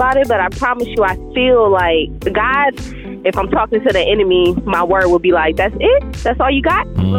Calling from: Arizona, United States; I'm calling from Arizona.

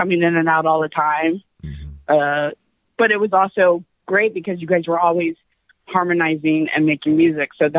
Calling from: Orlando, Florida, United States; I'm in Orlando.

